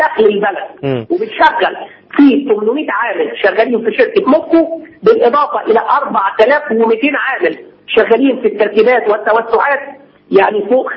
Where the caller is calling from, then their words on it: Cairo, Cairo Governorate, Egypt; انا بسلم حضرتك من القاهره حاليا